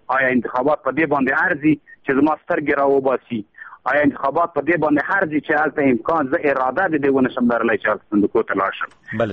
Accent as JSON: {"language": "Pashto", "country": "Afghanistan", "said": "لیکن زه وردګ یم، کور مې په وردګ کې دی."}